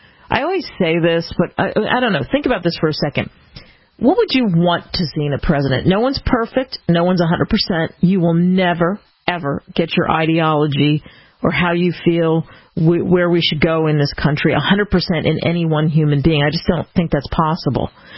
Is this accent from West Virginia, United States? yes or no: no; New Jersey, United States; There's a place where I grew up in New Jersey, South Jersey, Philadelphia area, and it's called Gaetano's